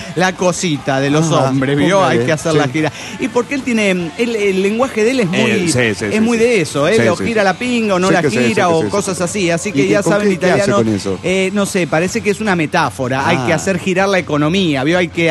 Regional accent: Mexico City, Mexico; del DF Mexicano.

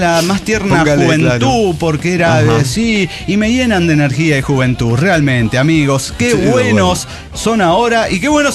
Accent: Mexico City, Mexico; Soy originario del DF. Ahora Ciudad de México

